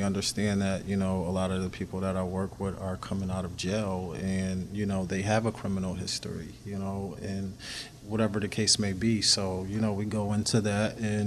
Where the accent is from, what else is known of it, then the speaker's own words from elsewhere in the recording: New York, United States; I was born in the Bricks. Do you know where that is? Mm-hmm. Southside Housing Complex. I was born there. My father died when I was 3. He died in our apartment, and then we ended up transferring to the west side, James Geddes apartment complex